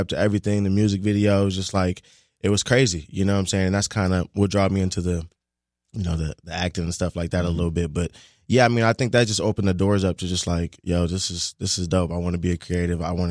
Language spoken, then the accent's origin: English; California, United States; California, right next to Long Beach, just being a kid, you know, listening to all type of music